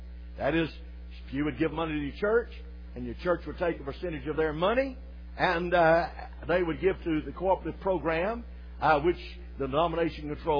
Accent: the South, United States; My ministry has always been in the South. I was raised in the South, and glad I was.

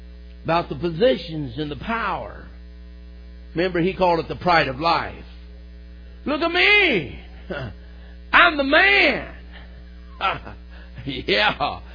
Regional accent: Indiana, United States; Where we're from Indiana, a bunch of rednecks, and they all like to carry weapons.

